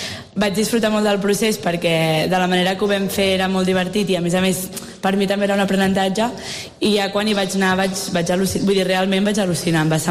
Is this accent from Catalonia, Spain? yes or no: yes; Catalonia, Spain; now in Lleida, Spain; D'un poble al costat de Barcelona.